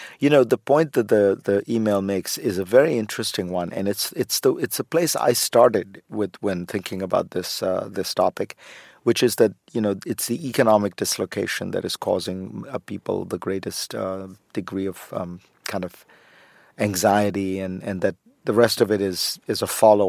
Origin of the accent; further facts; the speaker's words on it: India; because I'm not just from India, I'm an Indian Muslim